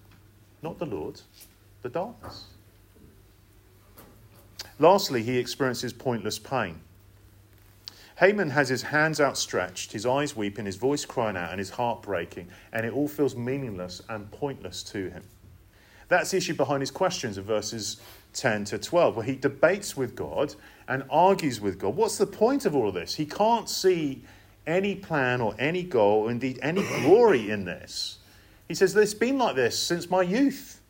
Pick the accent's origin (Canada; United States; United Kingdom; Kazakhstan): United Kingdom; England; one of the difficulties as an Englishman that I have to endure in life is mockery when it snows.